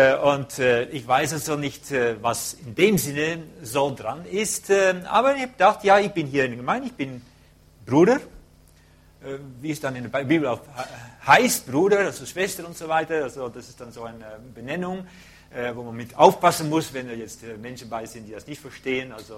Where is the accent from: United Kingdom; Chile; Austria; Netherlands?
Netherlands; German is a second language; Ich werde als Holländer nicht so schnell sprechen, ich kann es sowieso nicht